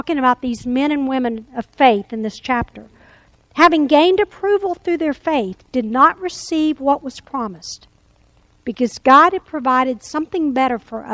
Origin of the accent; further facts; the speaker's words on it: Louisiana, United States; But I've got another friend that I grew up with in Louisiana, went to school